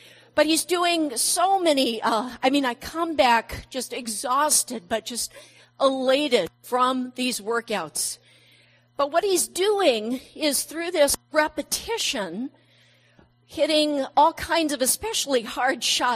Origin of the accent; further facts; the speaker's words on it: California, United States; I'm from California, and Mike just strikes me immediately as a surfer.